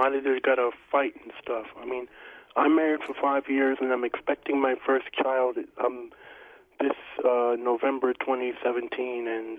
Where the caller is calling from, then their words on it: Silver Spring, Maryland, United States; Yes, it's a regular caller on the drum … from Silver Springs, Maryland.